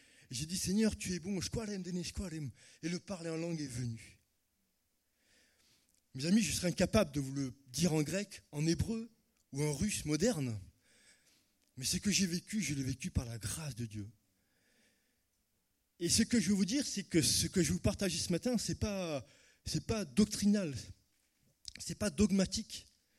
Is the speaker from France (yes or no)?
yes; France; Nous sommes français, cartésiens